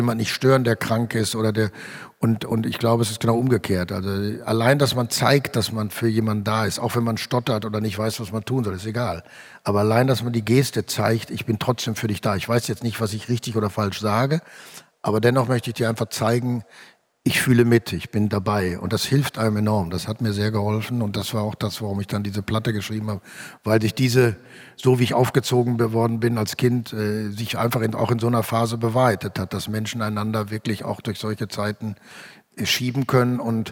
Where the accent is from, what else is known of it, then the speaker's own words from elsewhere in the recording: Hamburg, Germany; Sie fand mich als Hamburgerin